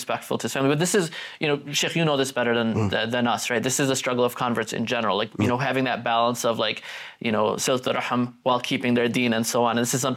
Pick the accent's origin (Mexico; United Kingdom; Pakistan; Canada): Pakistan; I'm from Pakistan.